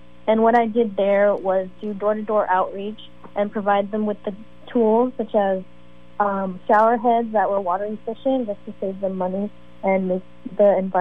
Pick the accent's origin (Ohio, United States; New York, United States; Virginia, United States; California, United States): California, United States; Hayward; So I'm from South Hayward, California.